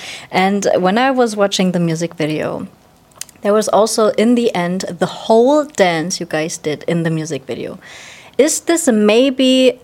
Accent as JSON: {"language": "English", "town": "Gelsenkirchen", "region": "North Rhine-Westphalia", "country": "Germany", "tie": "born or raised there", "second_language": "English", "said": "Okay, so let's not talk about my hometown Gelsenkirchen"}